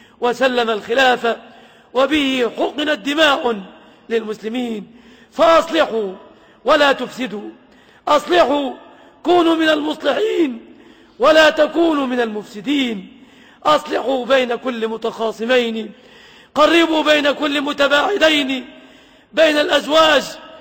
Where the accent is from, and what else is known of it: Egypt